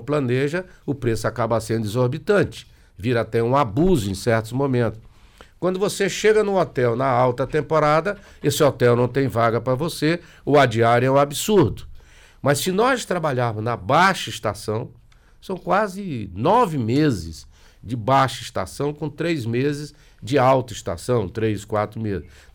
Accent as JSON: {"language": "Portuguese", "region": "Maranhão", "country": "Brazil", "said": "um abraço a você como bom maranhense que sou."}